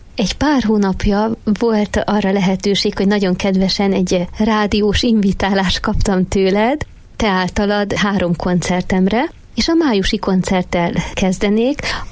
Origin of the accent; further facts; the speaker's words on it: Hungary; de aztán a szívem csak hazahúzott Magyarországra. Tehát én mindig is nagyon-nagyon kötöttem a szülőföldemhez, a nagyszüleimhez, a magyar értékekhez